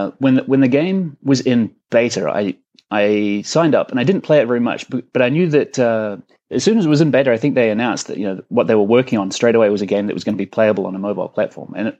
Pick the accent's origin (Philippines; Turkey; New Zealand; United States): New Zealand; now in Australia; As a New Zealander living in Australia, New Zealanders generally are very self-conscious as it is.